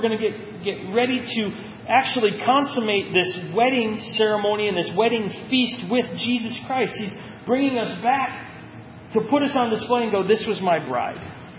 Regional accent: Ireland; I'm Irish. We had the joke.

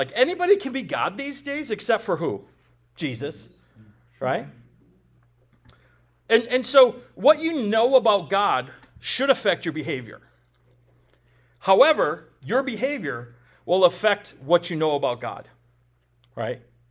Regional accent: Minnesota, United States; I'm from Minnesota. 98% of the state's Christian.

